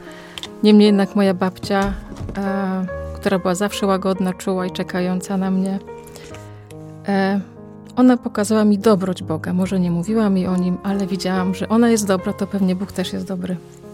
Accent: Sztum, Pomeranian Voivodeship, Poland; born there; Tak, w Sztum. To jest okolice Gdańska, Malbork.

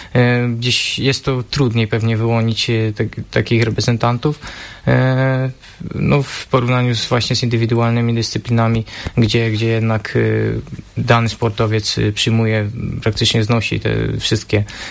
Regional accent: Silesian Voivodeship, Poland; Ogólnie pochodzę ze Śląska, tam zaczynałem też grać.

